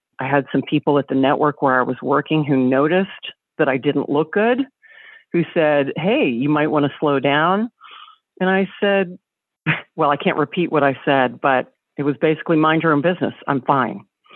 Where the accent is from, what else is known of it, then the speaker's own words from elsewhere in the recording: the South, United States; I grew up in the South where, oh, you simply didn't discuss these things.